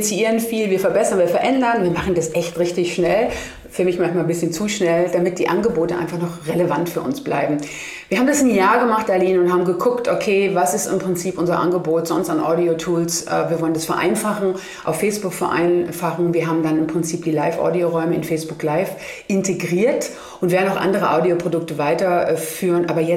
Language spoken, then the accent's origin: German; Germany